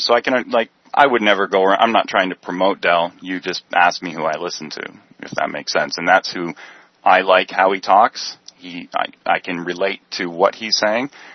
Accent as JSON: {"language": "English", "town": "London", "region": "Ontario", "country": "Canada", "said": "I knew he was from the same place I am. You mentioned that I was from London, England. It's actually London, Ontario, in Canada."}